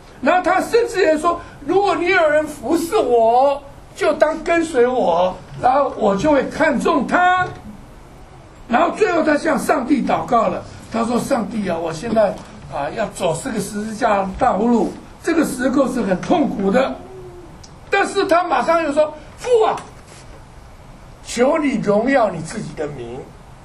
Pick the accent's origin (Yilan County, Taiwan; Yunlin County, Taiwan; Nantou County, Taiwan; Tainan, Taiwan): Yunlin County, Taiwan; Douliu; also born or lived in Dounan; 乡下地方长大的，本来就很乡下。那么我从我爸爸当我六岁的时候，六岁大概小学一年级搬家，就把搬到从一个小镇的叫斗南，台湾一个小斗南，搬到斗六。